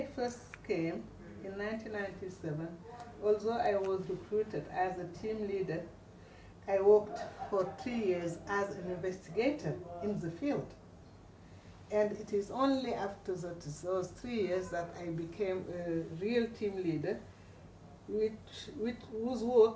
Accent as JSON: {"language": "English", "country": "Senegal", "said": "and I'm from Senegal."}